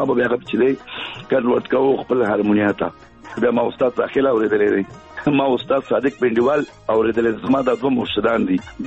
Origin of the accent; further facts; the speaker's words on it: Peshawar, Khyber Pakhtunkhwa, Pakistan; زه په پیښور کې پیدا شوی یم، لوی شوی یم، زه په یو اویا کې پیدا شوی یم،